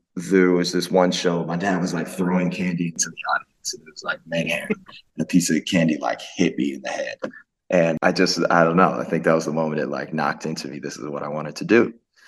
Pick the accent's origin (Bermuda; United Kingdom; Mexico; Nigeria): Bermuda; born there; Well, I was born in Bermuda, and in Bermuda, it's a British colony.